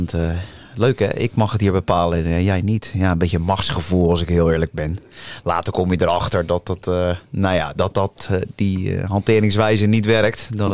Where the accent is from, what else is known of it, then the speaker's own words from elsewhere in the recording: Warmond, South Holland, Netherlands; also born or lived in Leiden; bij mij is het Warmond en nog eens Warmond. Mijn ouders wonen op de Beatrixlaan, bij het Bos van Krans. Ik ben daar niet geboren. Ik ben heel even geboren in Leiden.